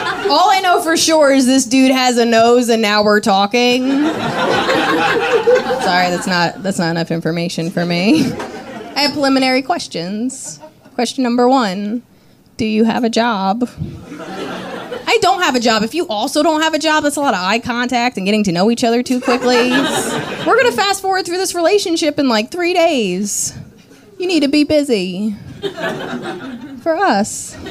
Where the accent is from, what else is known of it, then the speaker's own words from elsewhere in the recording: New Jersey, United States; I'm from New Jersey. I don't care how hot you are. I'm not going back.